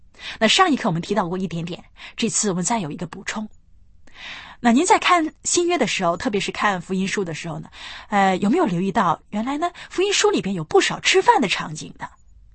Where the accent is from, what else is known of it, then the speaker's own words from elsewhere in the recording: northern China, China; 那像我是北方人就喜欢吃饼啊。